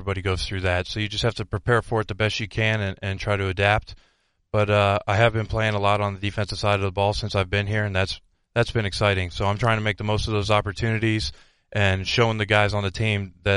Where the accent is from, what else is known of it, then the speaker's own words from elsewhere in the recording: Ohio, United States; I grew up in Ohio, northeastern Ohio at that, so it's a cold area, so I was born in it